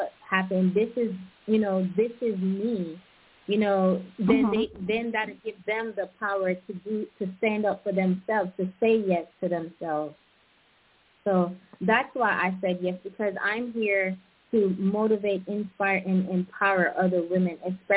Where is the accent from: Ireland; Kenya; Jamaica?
Jamaica; now in United States; I grew up in Jamaica, and then I moved here, joined the military